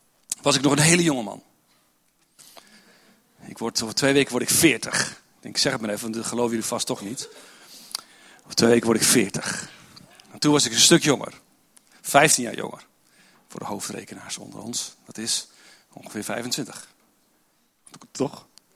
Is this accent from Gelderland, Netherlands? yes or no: yes; Doetinchem, Gelderland, Netherlands; born there; Dus ik ben in Doetinchem geboren, vervolgens de halve wereld overgereisd en nu ben ik hier weer.